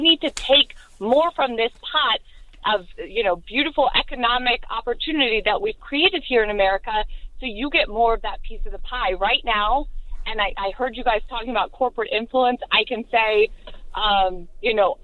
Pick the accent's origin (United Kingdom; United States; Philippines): United States; Midwest; now in Philadelphia, United States; Midwest, and now I'm a lawyer in Philadelphia. So I've sort of lived in both worlds.